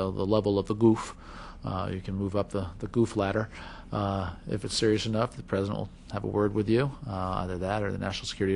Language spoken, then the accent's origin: English; New York, United States; I grew up in a teeny town of 4,000 people in Westchester County, New York. And I love my hometown.